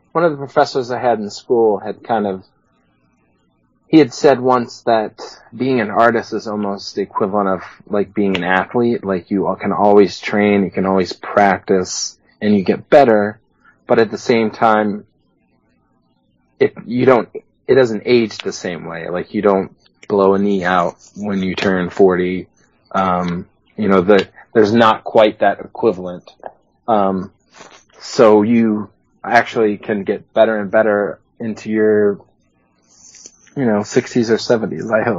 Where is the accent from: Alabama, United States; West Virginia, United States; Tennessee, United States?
West Virginia, United States; I'm originally from West Virginia